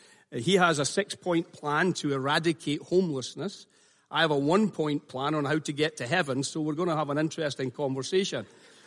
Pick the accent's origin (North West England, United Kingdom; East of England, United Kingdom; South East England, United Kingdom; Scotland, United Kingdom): Scotland, United Kingdom; Glasgow; born there; the city that I was born in Scotland, in the city of Glasgow.